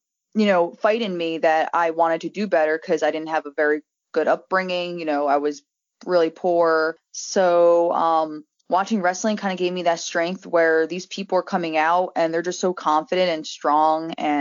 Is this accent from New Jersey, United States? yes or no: yes; New Jersey, United States; Like, is it because I'm from Jersey and it's like bad over here?